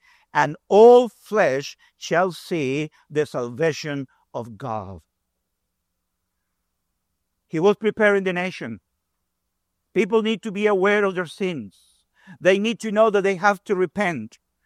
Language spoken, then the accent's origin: English; Venezuela; English is a second language; now in Australia; I grew up in Venezuela. We drive like here.